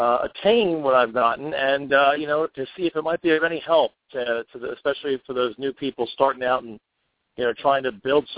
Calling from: Burlington, New Jersey, United States; Well, I'm calling from Burlington, New Jersey, which is basically right in the middle of the state

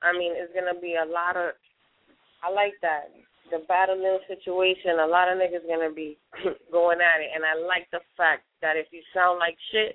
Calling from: Miami, Florida, United States; I'm calling from, Miami, Florida.

